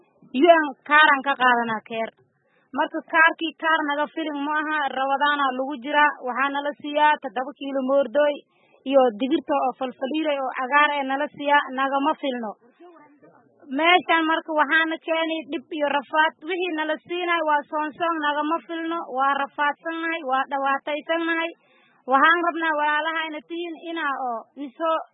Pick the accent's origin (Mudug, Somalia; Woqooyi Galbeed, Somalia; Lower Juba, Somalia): Lower Juba, Somalia; Kamsuuma; aniga waxaan ka imaaday degmada oo kamsuume ah ana hadda idin la hadlaayo